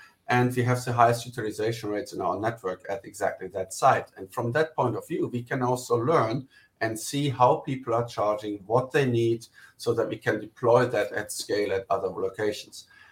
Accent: Germany; English is a second language; now in United States; You hear from my accent, I'm actually German. And in Europe or in Germany, as a private person, you don't really drive pickup trucks.

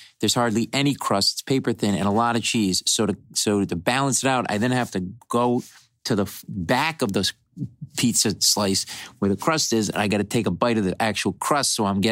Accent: Rhode Island, United States; now in New York, United States; I've lived in New York a long time. I grew up in Rhode Island. I'm Italian. There's a lot of Italians up there.

